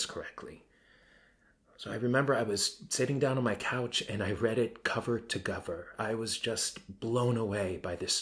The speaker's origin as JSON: {"language": "English", "region": "New York", "country": "United States", "said": "I'm a New Yorker. I was here when everything happened."}